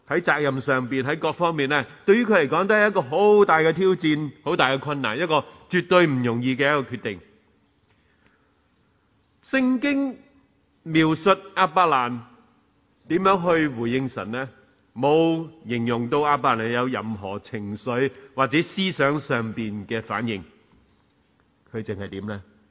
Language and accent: Cantonese; New Territories, Hong Kong; 我都试过由乡下搬出来醒住，你知道我在新界长大，咁啊容易適應一啲喎